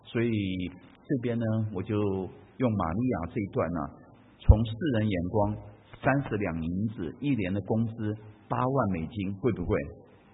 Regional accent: Taiwan; 我在台湾长大，我小时候还住过是用竹子编的房子。

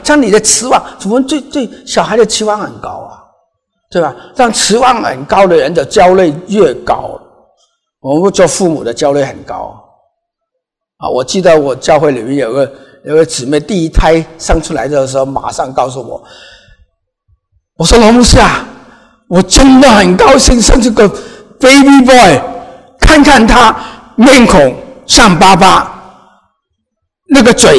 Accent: Guangdong, China; 不是我们广东人的东西。

